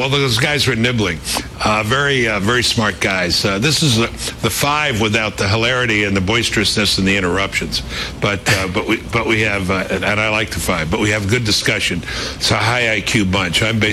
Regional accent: Brooklyn, New York, United States; We're mixed marriage. I'm from Brooklyn. She's from South Carolina.

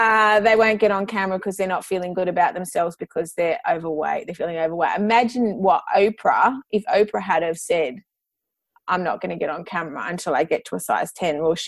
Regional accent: Sydney, New South Wales, Australia; moved away as an adult; now in Tweed Coast, Australia; And I moved away from Sydney where I had grown up, and to start a new life up here on the Tweed Coast.

